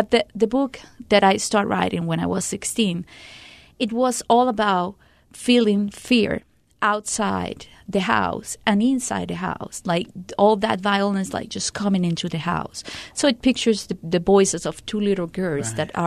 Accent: Colombia; Mom, I'm from Colombia. I'm never afraid of violence.

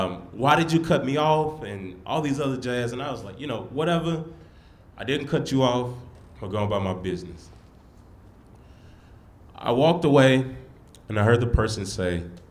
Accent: Canton, Mississippi, United States; I'm from Canton, Mississippi, a very small rural town. And growing up in Canton, it was always understood, or my parents always made it known to me, that I know my place in the society. And so Canton is mostly black, and some white folks there as well.

